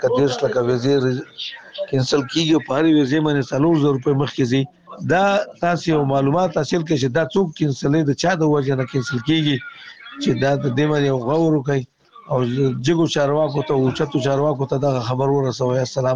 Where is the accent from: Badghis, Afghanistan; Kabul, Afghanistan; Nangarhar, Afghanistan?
Nangarhar, Afghanistan; زه یو افغان يم د ننګرهار ولایت څخه